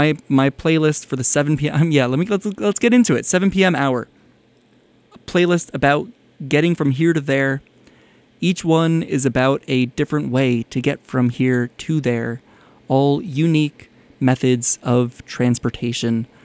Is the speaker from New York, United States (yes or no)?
yes; New York, United States; Had the taxi driver yelling at me for spraying some smelly substance in the back of his car.